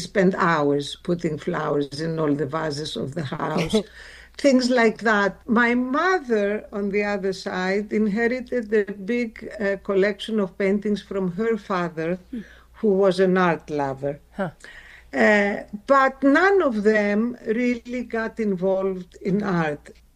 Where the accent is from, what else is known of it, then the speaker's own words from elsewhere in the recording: Athens, Attica, Greece; English is a second language; At the time, listen, Athens was and still is a place where history and modern life coexist.